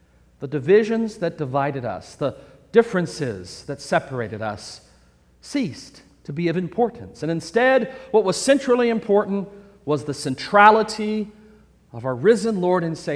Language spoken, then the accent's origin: English; Texas, United States; Eldridge was a friend of mine for several reasons. First of all, he was a fellow Texan.